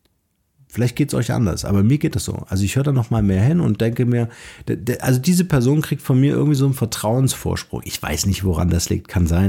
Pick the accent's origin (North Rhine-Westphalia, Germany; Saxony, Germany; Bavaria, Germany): Bavaria, Germany; ich komme aus Bayern